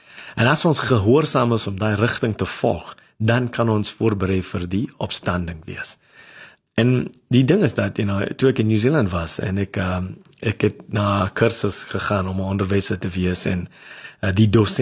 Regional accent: Durban, KwaZulu-Natal, South Africa; also born or lived in New Zealand; ek was groot geword in Durban. En as jy Indiër in Suid-Afrika is, jy nie volle swart mens, jy is genoem een halve swart. Maar omdat ek in Nieu-Seeland gebleef vir 12 jaar, ek kom terug, ek is nie meer een halve swart nie, ek is nou all black.

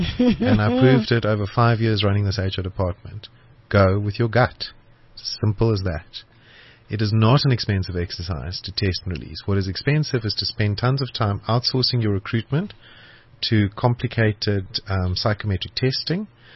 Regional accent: Johannesburg, Gauteng, South Africa; So I grew up in Joburg. I'm a proud South African. I've got a tattoo of Africa. I've got a tattoo of Joburg skyline.

